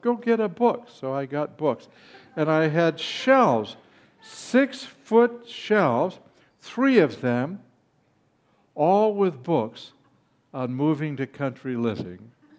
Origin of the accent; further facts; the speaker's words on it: Los Angeles, California, United States; I was raised in Los Angeles in North Hollywood, California, in the San Fernando Valley.